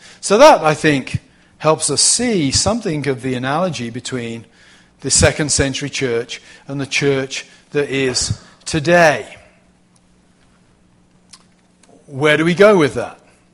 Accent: United Kingdom; now in United States; I think one of the advantages of coming from Britain to the States is I was converted in the mid-1980s in England.

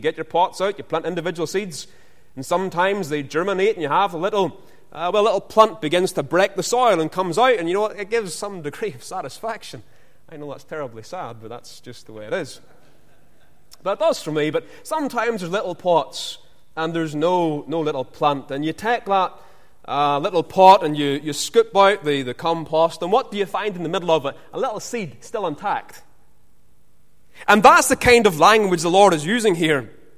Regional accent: Ballymena, Northern Ireland, United Kingdom; I'm from Ballymena, right in the heart of it

